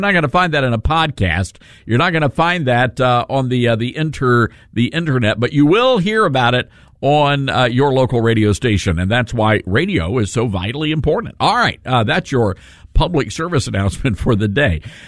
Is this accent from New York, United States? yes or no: no; Memphis, Tennessee, United States; right here in my hometown, Memphis, Tennessee